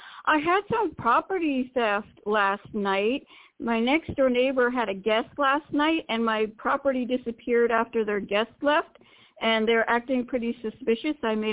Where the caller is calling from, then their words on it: Florida, United States; from Florida.